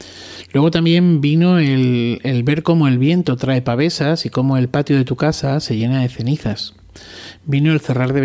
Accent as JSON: {"language": "Spanish", "town": "Arroyo de la Luz", "region": "Extremadura", "country": "Spain", "tie": "born or raised there", "said": "mi pueblo, Arroyo de la Luz, se encuentra precisamente entre estos dos pueblos en un radio de apenas unos 10-15 kilómetros."}